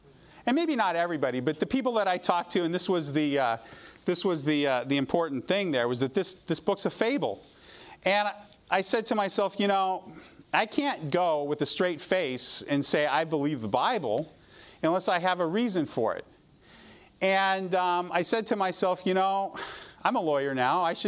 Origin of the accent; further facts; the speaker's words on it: Loma Linda, California, United States; I grew up here in Loma Linda, and I don't think that I'm that much different than anybody else who grew up here in Loma Linda.